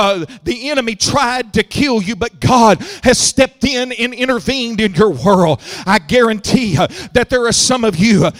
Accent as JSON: {"language": "English", "town": "Houston", "region": "Texas", "country": "United States", "said": "Now, I'm from Houston, Texas, so you're going to have to pardon me a little bit, but he's about your turf."}